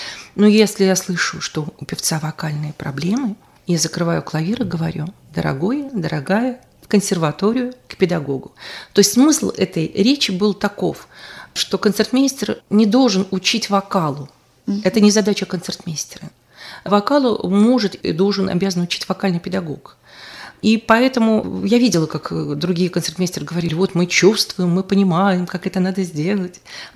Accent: Belarus; я была одна из Беларуси, была самая молодая.

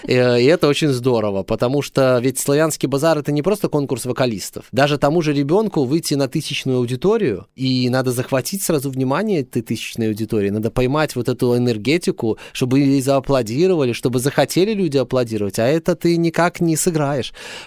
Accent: Belarus; Но, конечно же, как белорус, я болею за белорусов, и я никогда этого не скрывал.

